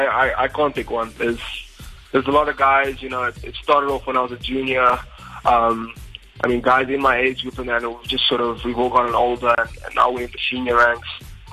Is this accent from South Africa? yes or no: yes; South Africa; because as a South African, you know, we're tough and we don't give up easily.